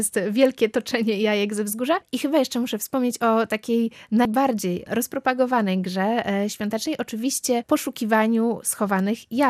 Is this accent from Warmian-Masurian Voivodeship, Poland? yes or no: yes; Warmian-Masurian Voivodeship, Poland; U mnie na Warmii bitwa na jajka musi być koniecznie od lat.